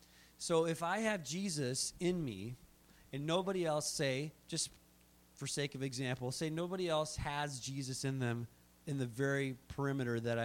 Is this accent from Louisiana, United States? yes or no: no; Minnesota, United States; I'm from Minnesota, I understand how winter is.